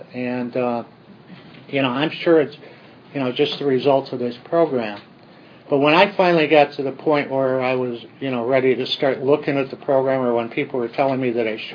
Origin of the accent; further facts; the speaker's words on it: Cleveland, Ohio, United States; I was born in Cleveland and brought up there.